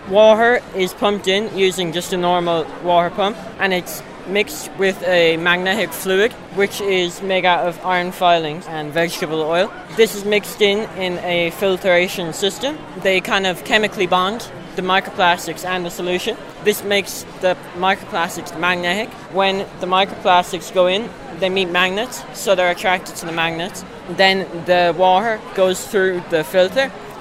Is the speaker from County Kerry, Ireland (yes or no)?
yes; Tralee, County Kerry, Ireland; We're from Tralee, County Kerry.